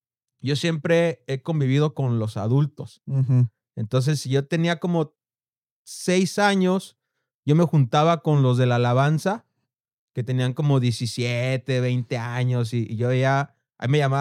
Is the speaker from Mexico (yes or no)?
yes; Guadalajara, Jalisco, Mexico; Fácil, en la época de mi adolescencia, ahí en Santa Tere, había más de 20 bandas ensayando.